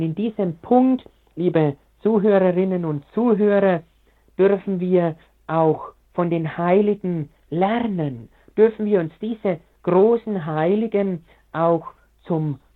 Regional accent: Bavaria, Germany; in meiner Heimat, in meiner bayerischen Heimat, in Oberfranken, wo ich eben gebürtig herkomme

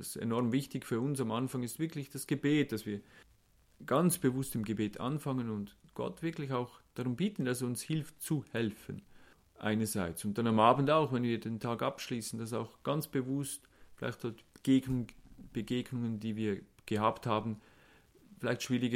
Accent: Lucerne, Switzerland; Ich komme aus Kanton Luzern, war lange im Ausland, habe viele Erfahrungen auch im Ausland gemacht, bin dankbar, jetzt auch in der Schweiz zu sein.

